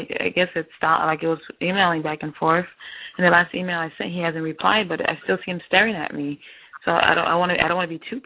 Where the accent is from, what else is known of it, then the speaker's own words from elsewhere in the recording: Miami, Florida, United States; now in North Carolina, United States; Well, that's Miami, but I no longer live there. I live in North Carolina now.